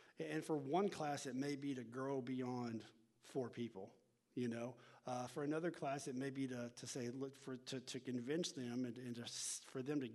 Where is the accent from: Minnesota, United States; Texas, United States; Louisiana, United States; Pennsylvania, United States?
Texas, United States; By the way, I told you guys I was from North Texas, right? My Cowboys.